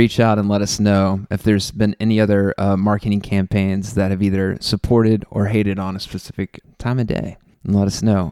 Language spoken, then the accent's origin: English; Oklahoma, United States; regardless of who's on this podcast, we are still from Oklahoma.